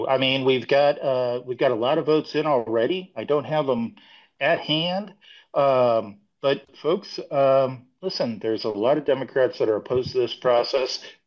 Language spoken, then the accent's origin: English; Colorado, United States; I grew up in Weld County.